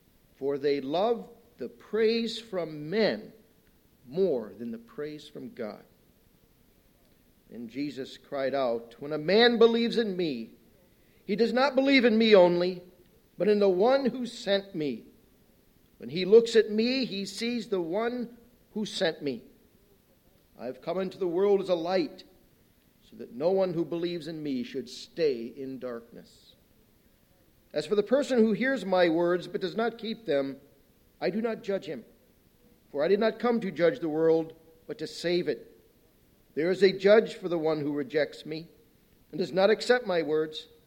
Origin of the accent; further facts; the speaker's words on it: Ohio, United States; I'm an Ohioan. I'm a Buckeye boy. And back there in Ohio, I grew up almost on the Sandusky River.